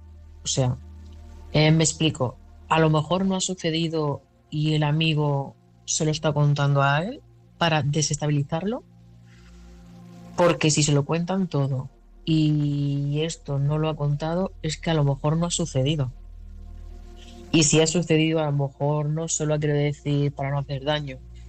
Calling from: Barcelona, Catalonia, Spain; de Barcelona

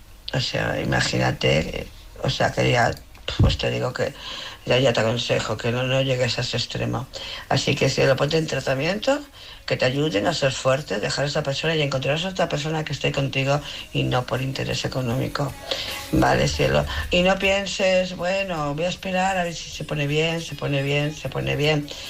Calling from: Barcelona, Catalonia, Spain; de Barcelona.

